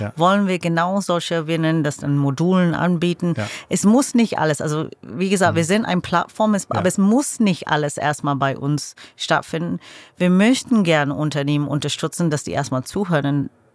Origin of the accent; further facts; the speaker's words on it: England, United Kingdom; ich bin Engländerin, deswegen sage ich das ganz offen und ehrlich.